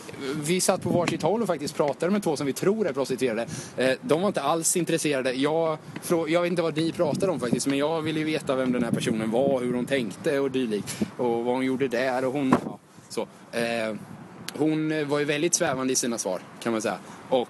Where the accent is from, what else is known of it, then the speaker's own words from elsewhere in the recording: Vimmerby, Kalmar County, Sweden; Vi kommer från Vimmerby, det är ingen hemlighet längre.